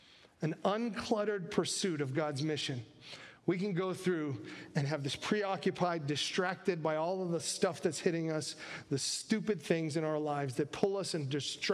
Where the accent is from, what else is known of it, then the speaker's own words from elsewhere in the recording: Alaska, United States; Growing up in Alaska, there wasn't a lot to do in the winter